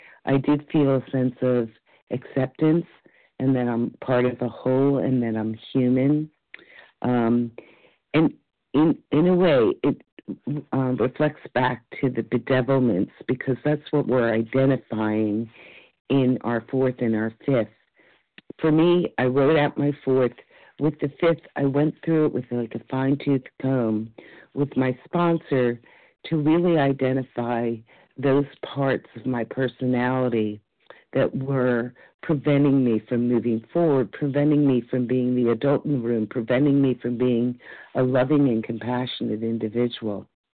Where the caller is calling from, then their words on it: Florida, United States; and I'm calling from Florida.